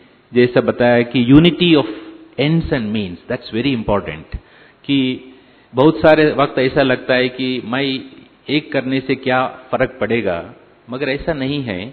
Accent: South India, India; मैं तो दक्षिण से हूँ

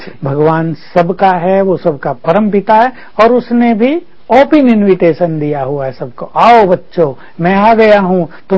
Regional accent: North India, India; moved away; हम north India से हैं, दिल्ली से भी नॉर्थ में

